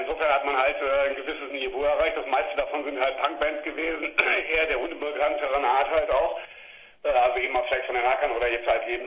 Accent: Münster, North Rhine-Westphalia, Germany; born there; now in Bielefeld, Germany; Ich bin eigentlich geboren in Münster, bin jetzt seit 3 Monaten sogar erst in Bielefeld

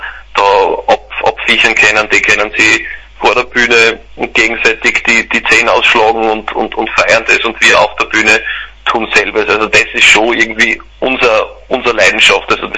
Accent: Austria; man hat halt irgendwie das Gefühl als Österreicher

